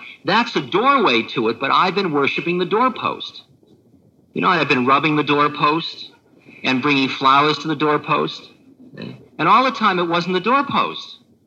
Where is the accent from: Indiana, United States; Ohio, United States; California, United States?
California, United States; You have a, you're from New York? No, Maharaji, I'm from California.